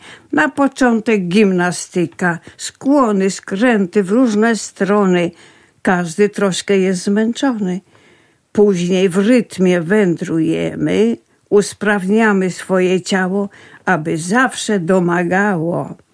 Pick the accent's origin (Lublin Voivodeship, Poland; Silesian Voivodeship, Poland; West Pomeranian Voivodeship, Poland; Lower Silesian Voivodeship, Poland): Lublin Voivodeship, Poland; Dorohucza; No moja rodzinna wieś to Drochucza, która leży w pobliżu Trawnik.